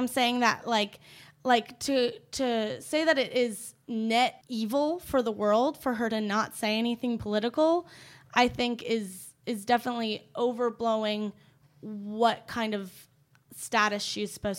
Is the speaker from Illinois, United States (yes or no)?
yes; Illinois, United States; No, I grew up in Illinois, but I could have easily been Paula, the same.